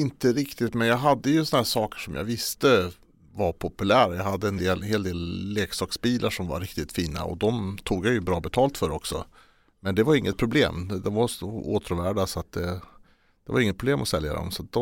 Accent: Falun, Dalarna County, Sweden; jag är ju uppväxt i Falun och har ju gått runt där på Lugnet på idrottslektioner och sånt där.

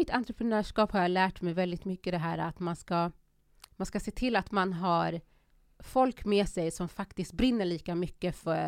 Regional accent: Sweden; Så för mig är Sverige mer eller mindre det enda jag har känt till. Mm. Även om jag inte 100% ser mig som svensk. Eller jo, så här. Jag är svensk, men jag är också gambian.

